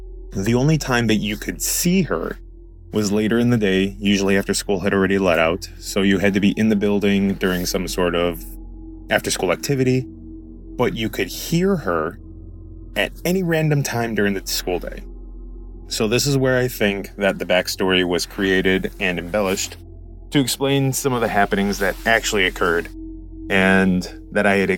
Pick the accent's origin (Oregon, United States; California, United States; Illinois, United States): Illinois, United States; Elgin; So my hometown legend is based out of Elgin, Illinois.